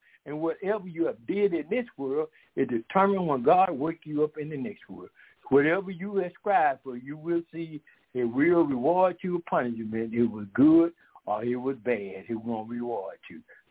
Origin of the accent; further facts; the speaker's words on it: Decatur, Georgia, United States; We are from Decatur, Georgia.